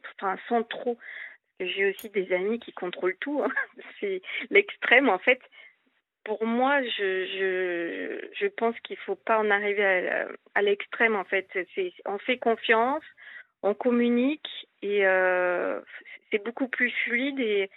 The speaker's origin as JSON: {"language": "French", "region": "Southwest France", "country": "France", "lives_now": "Paris, France", "said": "En fait, je suis originaire du Sud-Ouest."}